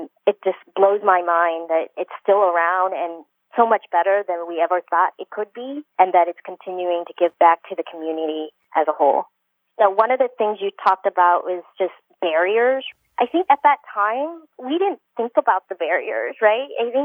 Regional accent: Indiana, United States; also born or lived in Vietnam; So I was born in Vietnam, and I came over as a Vietnamese refugee in 1980. Instead of going to California or New York, I ended up in a small town in Indiana. Growing up there, we were one of the few Asian families in that town.

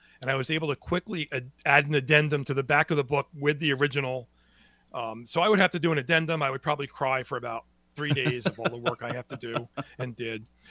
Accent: Port Jervis, New York, United States; So I'm working on a 1903 homicide in Port Jervis, which occurred two doors away from where I grew up on Rumsey Street.

